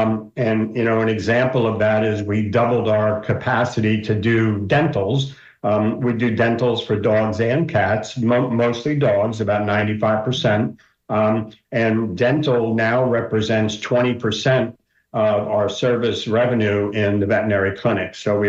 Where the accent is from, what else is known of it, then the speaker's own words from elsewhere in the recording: Jefferson Township, New Jersey, United States; I was the council president of my hometown, Jefferson Township, up in New Jersey.